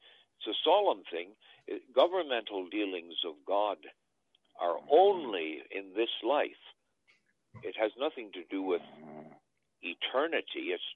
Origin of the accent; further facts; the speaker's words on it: Ottawa, Ontario, Canada; I'm from Ottawa